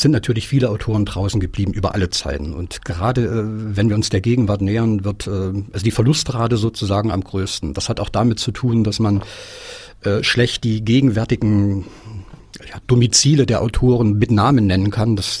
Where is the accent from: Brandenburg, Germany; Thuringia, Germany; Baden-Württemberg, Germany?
Thuringia, Germany; Erfurt; auch als Erfurter ist das was.